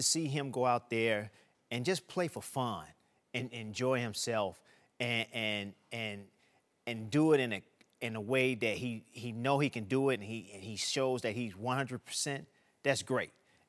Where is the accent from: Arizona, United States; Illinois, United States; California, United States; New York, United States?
Illinois, United States; Chicago; I'm from Chicago, south side of Chicago.